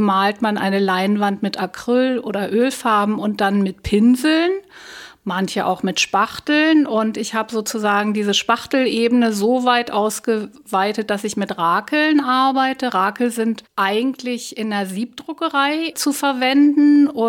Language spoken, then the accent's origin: German; Berlin, Germany; Ich bin Berlinerin